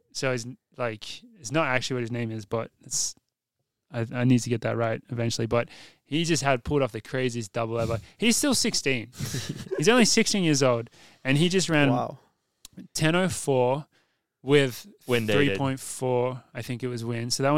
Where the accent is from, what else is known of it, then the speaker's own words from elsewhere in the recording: Australia; As an Aussie athlete